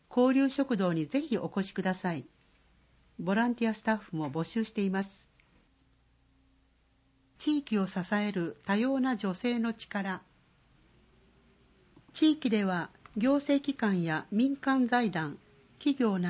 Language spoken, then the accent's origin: Japanese; Hagi, Yamaguchi, Japan; 僕のふるさとは萩市の山奥